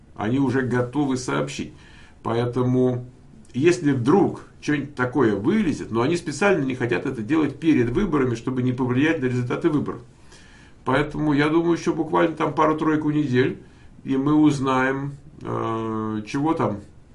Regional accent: Moscow, Russia; now in United States; вот я вот как человек калифорнийский, хоть я и москвич, конечно, в прошлом, да, там я привык к снежку

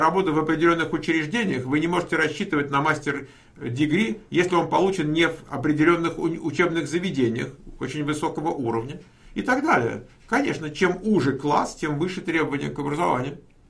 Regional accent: Moscow, Russia; сейчас мне никто не скажет, что я из Москвы. У меня какие-то одесские нотки появились.

